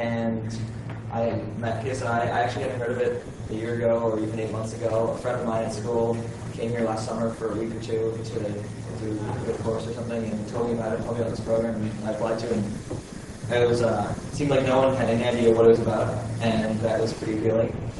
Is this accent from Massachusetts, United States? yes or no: no; Minnesota, United States; also born or lived in Iowa; I'm from Minnesota in the U.S. I went to a really, really small school in a small town in the middle of cornfields in Iowa